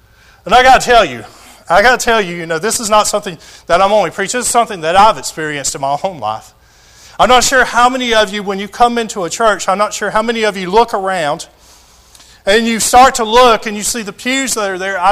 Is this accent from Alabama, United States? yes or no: yes; Tarrant City, Alabama, United States; I grew up in Tarrant City. I grew up in a Nazarene church.